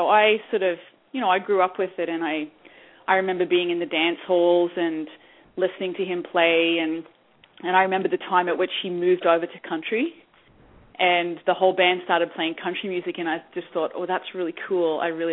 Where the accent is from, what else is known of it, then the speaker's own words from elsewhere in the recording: Australia; now in Canada; I've made some really good friends here and became a Canadian, so I'm both Canadian and Australian now.